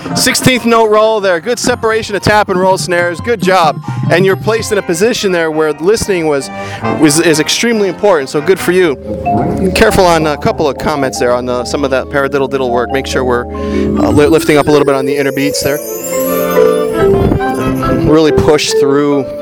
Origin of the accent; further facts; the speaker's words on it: Boca Raton, Florida, United States; Your percussion adjudicator, I am from Boca Raton, Florida.